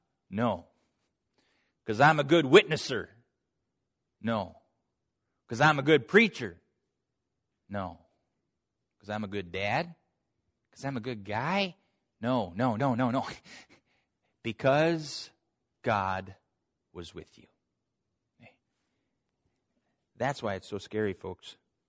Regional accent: United States; Oftentimes, I'm an American first before I'm a Christian.

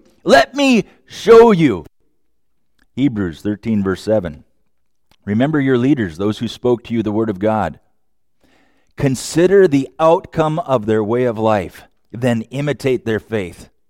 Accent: Minnesota, United States; I'm from Minnesota.

